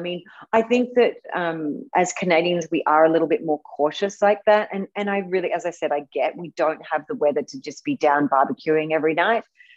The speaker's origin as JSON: {"language": "English", "region": "Western Australia", "country": "Australia", "said": "And I'm from Western Australia. I'm not from Perth, but I do go to Perth regularly."}